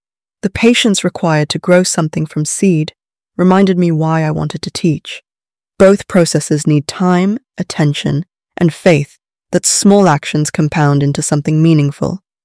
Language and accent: English; St Albans, East of England, United Kingdom; Growing up in St. Albans, my secondary school physics teacher